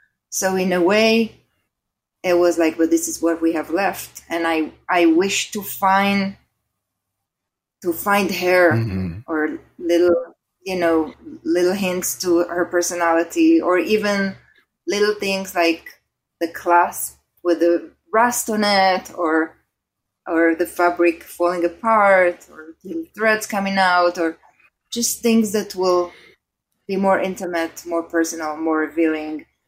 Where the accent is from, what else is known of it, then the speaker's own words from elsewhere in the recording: Israel; now in United States; I mean, I'm an immigrant. My husband was with me. We're both immigrants from Israel.